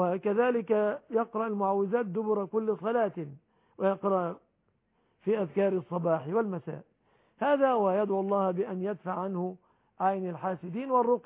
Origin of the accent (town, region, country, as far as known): Egypt